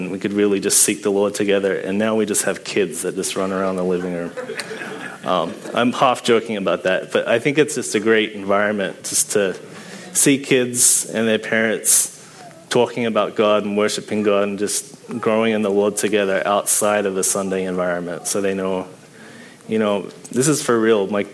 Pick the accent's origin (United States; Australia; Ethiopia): Australia; moved away; I didn't grow up in this country, and so I'm not used to long, cold winters. I grew up in Australia, for those who don't know.